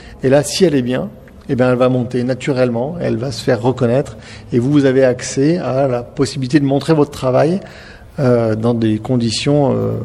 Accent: Grenoble, Auvergne-Rhône-Alpes, France; Moi, je suis grenoblois, donc je suis un peu à l'autre bout de la France.

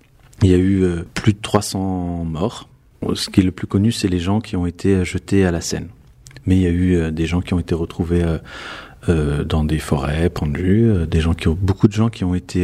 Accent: Tunisia; Moi, je suis tunisien, je ne suis pas algérien

